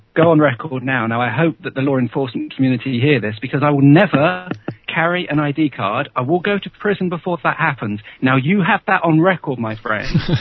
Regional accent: United Kingdom; I mean, I suppose that might be something to do with being British.

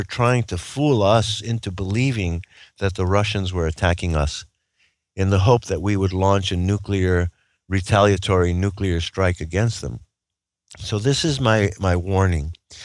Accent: United States; But first and foremost, I am American. I am an unhyphenated American.

